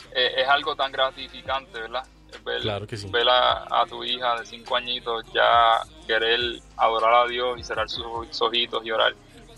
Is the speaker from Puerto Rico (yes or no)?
yes; Puerto Rico; now in Orlando, United States; Ella es de Puerto Rico también, yo soy de Puerto Rico.